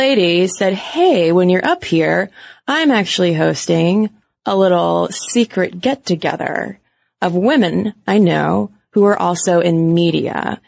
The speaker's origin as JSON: {"language": "English", "town": "Atlanta", "region": "Georgia", "country": "United States", "said": "I'm this podcaster from Atlanta going up to, you know, hang out and eat dinner with all of these badass go-getters."}